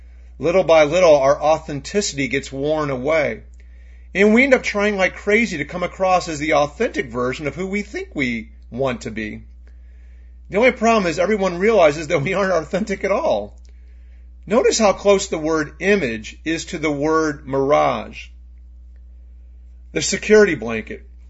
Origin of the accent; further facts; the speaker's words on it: Jennings, Missouri, United States; I grew up in Jennings, Missouri. It would be hard to imagine a less pretentious place than Jennings in the 1960s and 1970s.